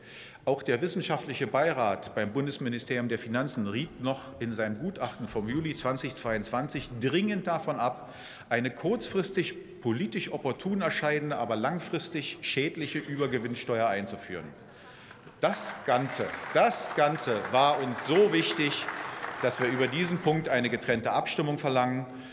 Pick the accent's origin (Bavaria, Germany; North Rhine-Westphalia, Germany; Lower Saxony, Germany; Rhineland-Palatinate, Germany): Lower Saxony, Germany; Ich komme aus Niedersachsen, und für unsere Landwirte ist es ein bitteres Zeichen